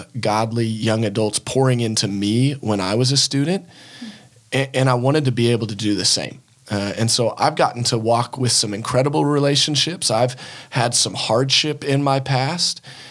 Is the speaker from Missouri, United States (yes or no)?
yes; Branson, Missouri, United States; now in Arkansas, United States; I grew up in Branson, Missouri, which I know is an odd place to be from, but people really do live there. And so I ended up moving down to Arkansas.